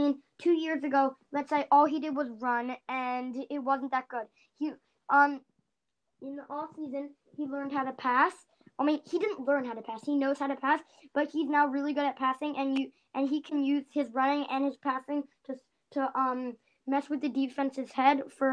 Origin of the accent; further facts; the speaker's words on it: Maryland, United States; the Ravens are my hometown team